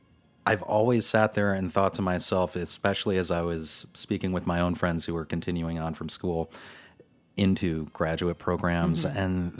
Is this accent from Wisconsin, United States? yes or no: no; Detroit, Michigan, United States; And I was in Chicago. I'm originally from Detroit, and I really wanted to go to grad school